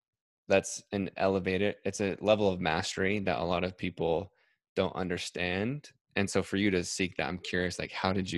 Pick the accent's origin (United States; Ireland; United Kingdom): United States; Salt Lake City, Utah; so I'm from Salt Lake City, and I went to New York, I went to Brooklyn for this rap contest.